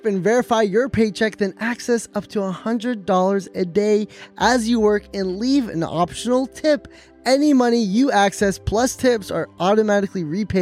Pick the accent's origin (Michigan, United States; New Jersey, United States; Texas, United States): New Jersey, United States; I'm from Jersey.